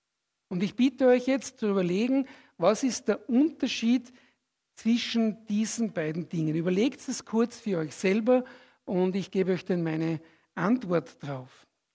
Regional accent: Switzerland; Das drücke ich mit dieser Aussage aus, ich bin Schweizer.

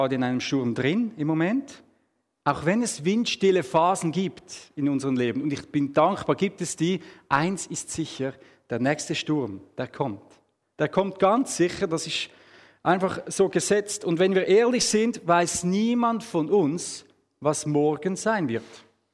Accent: Switzerland; dann bin ich Schweizer. Das bin ich auch nicht. Das ist meine Nationalität.

